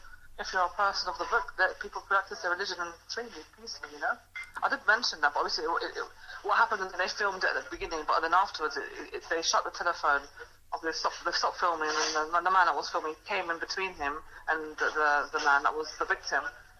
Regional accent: London, United Kingdom; You know, I've always had a hard time growing up in London.

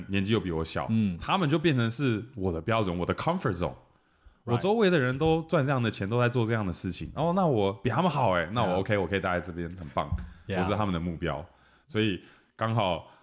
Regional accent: Taiwan; moved away; 我是说我从台湾搬过来，我不会英文，然后离乡背景啊，没有朋友。

